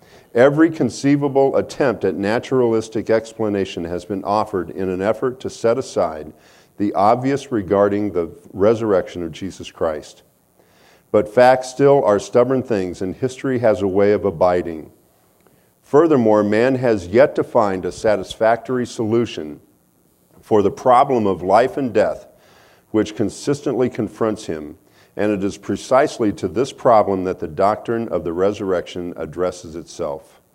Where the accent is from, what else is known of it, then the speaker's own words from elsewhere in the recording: Midwest, United States; I grew up in the Midwest, I can say that. It's all flat and cornfields.